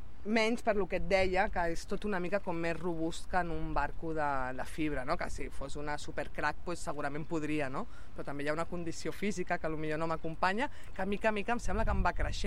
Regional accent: Catalonia, Spain; Que som d'allà dalt, més amunt del Cap de Creus de tota la vida, el meu avi va néixer allà dalt a la Colera, no? Sempre havia tingut barca, som gent de mar

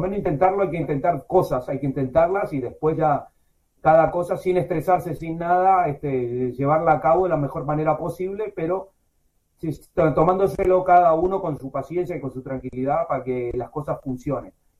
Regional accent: Uruguay; born there; yo nací en el Uruguay, ahora que estamos hablando, yo nací en el Uruguay. Los uruguayos somos muy pesados con el mate.

